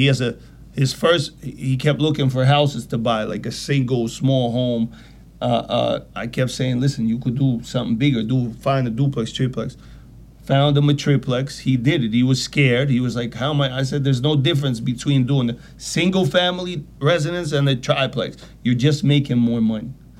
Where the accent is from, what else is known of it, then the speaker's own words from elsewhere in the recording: Belarus; I'm from Russia, from Soviet Union, from Belarus, a Russian Jew.